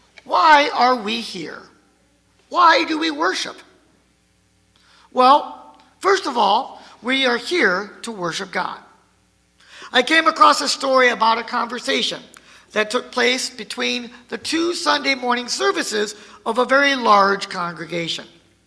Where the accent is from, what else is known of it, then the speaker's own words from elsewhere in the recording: Indiana, United States; When I was growing up in Indiana, my dad served churches in very small towns, surrounded by farmland.